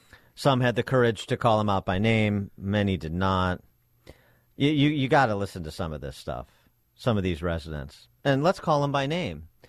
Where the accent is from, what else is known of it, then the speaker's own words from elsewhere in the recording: Wheaton, Illinois, United States; And it was when I was growing up in Wheaton.